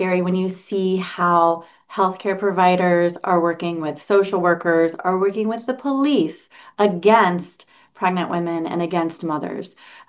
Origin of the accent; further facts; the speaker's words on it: Indiana, United States; I'm married to another woman in my home state of Indiana